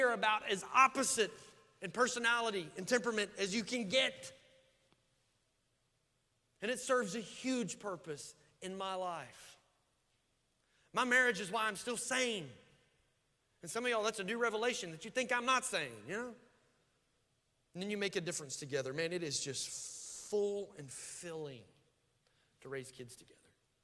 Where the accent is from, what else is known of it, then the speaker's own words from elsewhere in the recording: Daisy, Oklahoma, United States; I'm a redneck from Daisy, Oklahoma. So this ain't going to be good grammar.